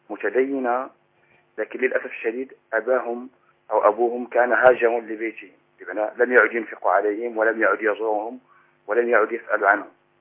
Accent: Morocco; أنا شاب من المغرب

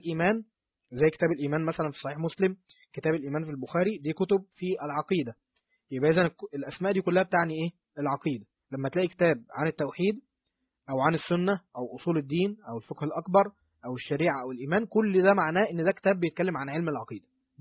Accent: Egypt

